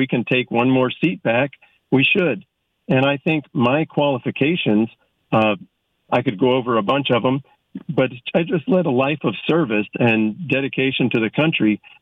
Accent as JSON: {"language": "English", "country": "United States", "said": "I was really embarrassed as an American"}